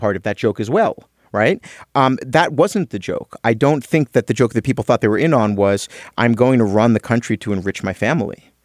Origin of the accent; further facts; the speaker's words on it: Atlantic City, New Jersey, United States; I grew up in Atlantic City, grew up on a Pesican island, the island of, you know, four cities, Longport, Ventnor, Margate, in Atlantic City.